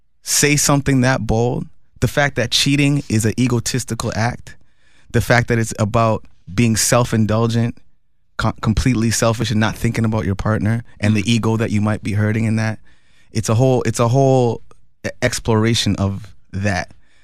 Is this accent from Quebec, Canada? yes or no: no; Toronto, Ontario, Canada; now in Atlanta, United States; that's really where I'm from Scarborough.